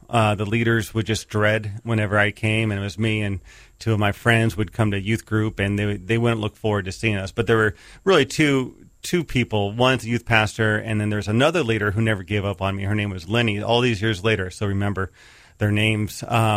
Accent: California, United States; I grew up in Southern California. It's called the Inland Empire.

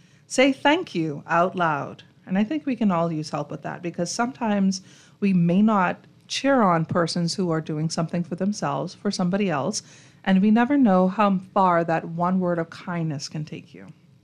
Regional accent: Long Island, New York, United States; I'm from Long Island, my hand heavy

